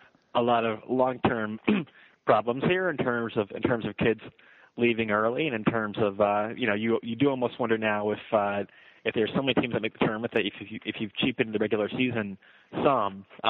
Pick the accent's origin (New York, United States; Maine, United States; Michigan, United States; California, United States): Michigan, United States; East Lansing; I was a fan. I grew up in East Lansing, Michigan.